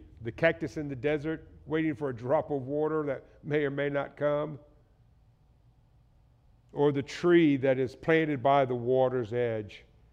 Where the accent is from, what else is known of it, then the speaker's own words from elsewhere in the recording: the South, United States; I grew up in the South, lived up here, had never seen the desert.